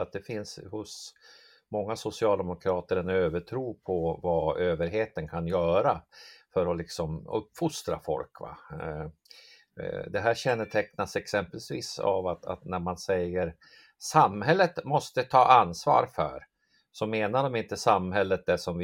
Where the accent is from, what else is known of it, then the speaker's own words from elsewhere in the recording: Hamrånge, Gävleborg County, Sweden; accent: mix of Dalarna dialect and Norrland dialect; kommer från strax norr om Gävle, en Hamrånge heter det, Hamrångefjärn, eller en sån här bruksort, Norrsundet där låg där som, det är därför min dialekt är som en liten blandning mellan dalmål och norrländska.